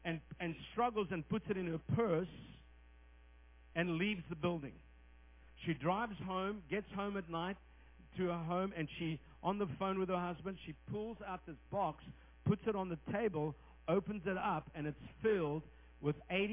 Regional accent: Australia; also born or lived in South Africa; I have an accent. People come to me and say, are you from New Zealand? It's like, no, I'm from Australia via South Africa.

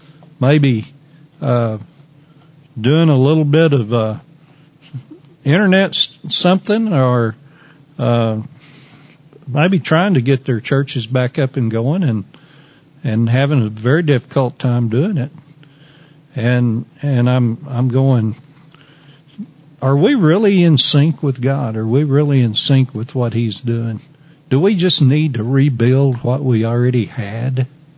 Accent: Wheeler, Texas, United States; I'm listening for when it's happening in Wheeler, Texas.

